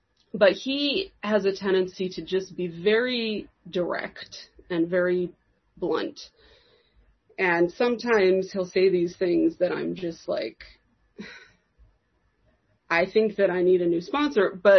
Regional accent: Los Angeles, California, United States; born there; I was born in Los Angeles, and I like to say that things went downhill from there.

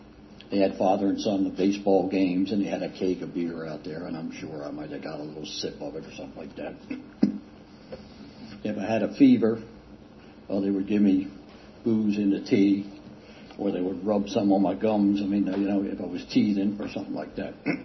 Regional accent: Vernon Hill, Virginia, United States; I'm from Vernon Hill, Virginia, and my home group is in South Boston, Virginia, not Massachusetts.

